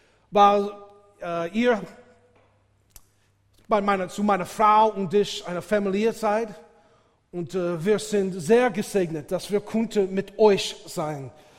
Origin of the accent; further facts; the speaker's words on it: United States; accent: American; German is a second language; meine Aussprache ist ganz, ganz, ganz amerikanisch und es tut mir leid. Ich komme aus den USA, was kann ich tun?